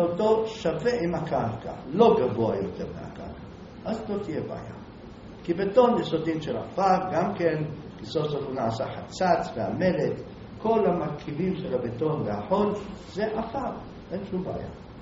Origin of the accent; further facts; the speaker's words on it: Jerusalem, Jerusalem District, Israel; אני ירושלמי, נולדתי בירושלים